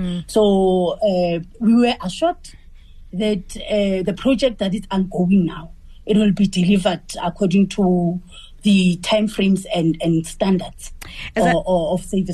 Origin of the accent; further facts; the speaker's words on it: Mohlakeng, Gauteng, South Africa; I'm from West Rand in Mohlakeng